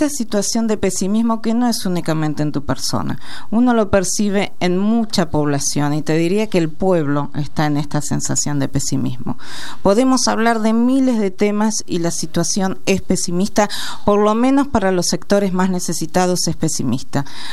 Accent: Argentina; ¿De qué manera se puede tener un presente y un futuro como argentinos?

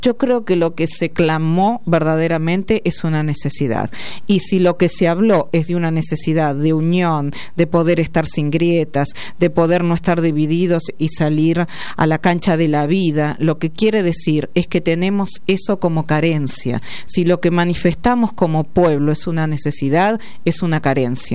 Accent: Carlos Casares, Buenos Aires Province, Argentina; born there; Si yo nací en Carlos Casares, provincia de Buenos Aires

